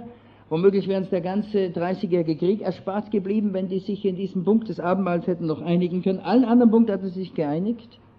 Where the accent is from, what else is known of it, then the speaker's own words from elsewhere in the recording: Austria; Wir kamen als Österreicher auf die katholische Kirche zu sprechen